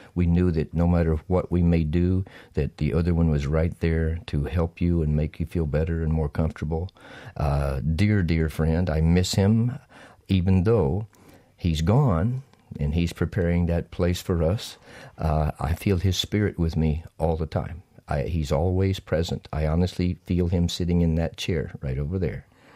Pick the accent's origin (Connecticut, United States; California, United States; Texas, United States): Texas, United States; He grew up in Virginia. I grew up in Texas.